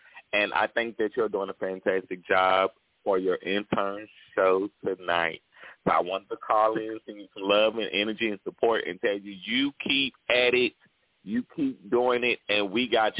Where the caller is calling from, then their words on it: Shreveport, Louisiana, United States; calling from Shreveport, Louisiana.